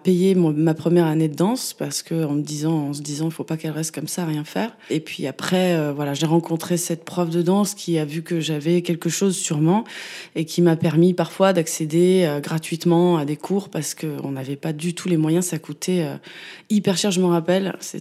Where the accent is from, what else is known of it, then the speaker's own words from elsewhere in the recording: Safi, Marrakesh-Safi, Morocco; born there; Je suis née à Safi, au Maroc, c'est sur la côte atlantique, c'est au-dessus des Essaouira. D'une mère française qui est d'origine aveyronnaise et mon père est berbère du Maroc.